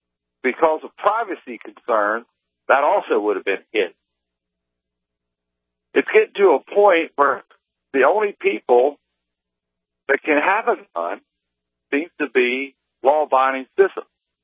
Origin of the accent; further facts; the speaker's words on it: Maryland, United States; now in Michigan, United States; Yeah, I'm calling you from Northern Michigan. I'm formerly from Maryland.